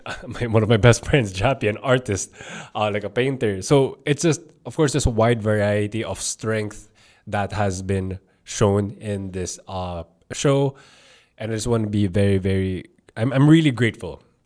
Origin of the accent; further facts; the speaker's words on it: Philippines; I'm a Filipino personal trainer that talks about, you know, the strength scene